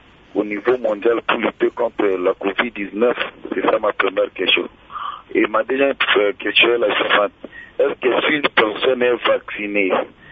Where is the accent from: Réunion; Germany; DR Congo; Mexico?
DR Congo; chez nous au Congo.